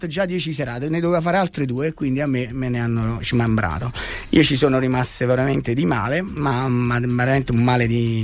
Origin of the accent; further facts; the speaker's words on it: Naples, Campania, Italy; born there; Ovviamente, sono nato a Napoli, anche se non ho mai avuto i soldi per viverci a Napoli, quindi sono un provincialotto.